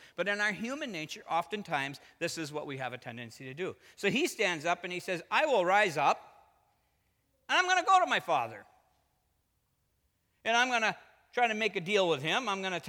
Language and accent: English; New Ipswich, New Hampshire, United States; I always picture this in my hometown where I grew up. I grew up in New Ipswich, New Hampshire. I lived on High Bridge. We lived in a very poor house, for sure.